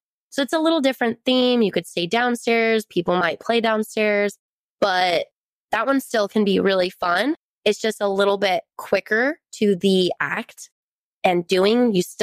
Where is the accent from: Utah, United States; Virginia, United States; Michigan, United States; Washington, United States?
Utah, United States; St. George; I'm from St. George. I'm from small towns and they're there.